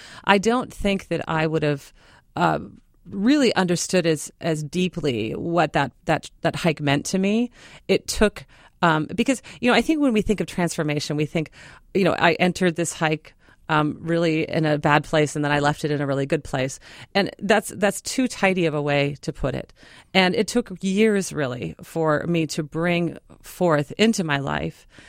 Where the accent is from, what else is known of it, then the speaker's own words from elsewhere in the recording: Minnesota, United States; I grew up in Minnesota. Lake Superior is this astounding body of water.